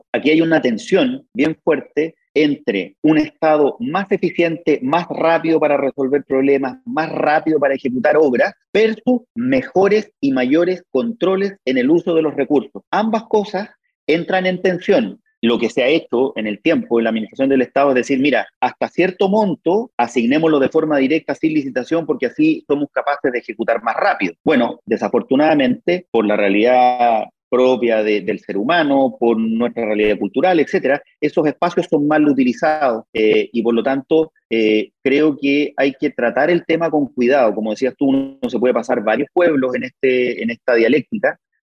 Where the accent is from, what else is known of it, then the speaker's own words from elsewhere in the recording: Chile; somos todos los chilenos